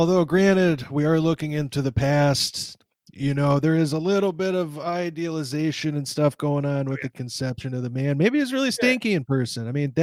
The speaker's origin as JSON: {"language": "English", "region": "Illinois", "country": "United States", "said": "I'm going to speak to my home state and go with Pritzker."}